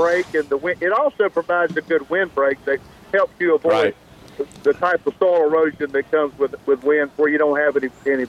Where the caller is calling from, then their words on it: North Carolina, United States; Harnett County.